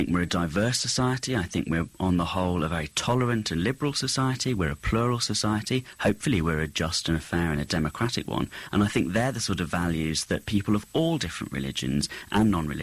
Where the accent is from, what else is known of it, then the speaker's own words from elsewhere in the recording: United Kingdom; I mean, I'm British, for example. My parents and grandparents are British too.